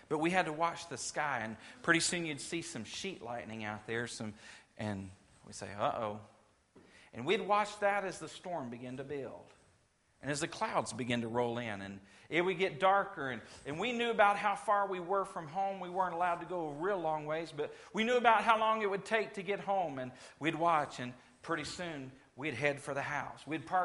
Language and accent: English; Louisiana, United States; I grew up in South Louisiana. Y'all know that that's the place where there's hurricanes that come in.